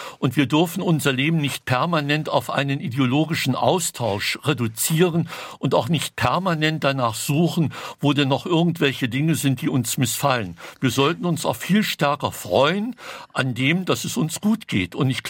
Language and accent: German; East Germany, Germany; Ostdeutsch bedeutet, ich komme aus der DDR-Geschichte heraus und bin heute, 35 Jahre danach, Teil der Bundesrepublik